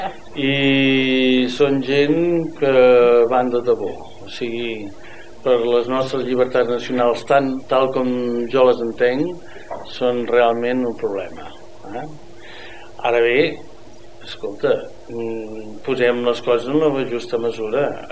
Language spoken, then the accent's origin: Catalan; Verges, Catalonia, Spain; jo sóc de Verges i fem una professó que anem sempre